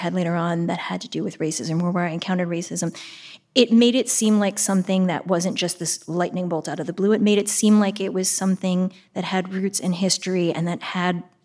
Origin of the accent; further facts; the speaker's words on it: Shaker Heights, Ohio, United States; But when I started writing my second book, which is the one that takes place in Shaker Heights, where I grew up